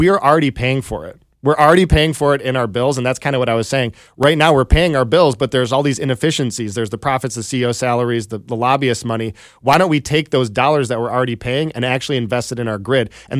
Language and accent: English; Ann Arbor, Michigan, United States; So I'm a mix of different backgrounds, but I'm a proud Ann Arborite who went through Ann Arbor Public Schools